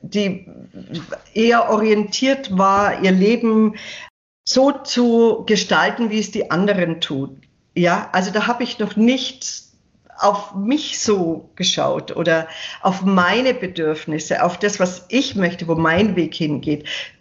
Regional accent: Donauwörth, Bavaria, Germany; moved away; Ich bin in Donauwörth geboren, bin dort aufgewachsen und bin vor 17 Jahren in die Nähe von Ulm gezogen.

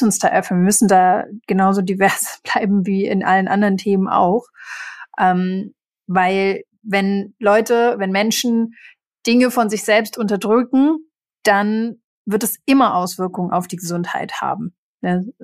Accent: Berlin, Germany; bin ich ja in Berlin aufgewachsen und bin aber auch Tochter einer Psychoanalytikerin

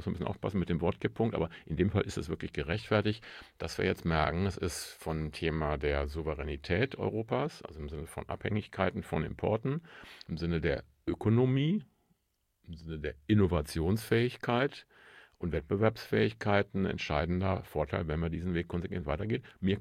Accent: Oldenburg, Lower Saxony, Germany; Genau, in Oldenburg sagen wir nur einmal, moin.

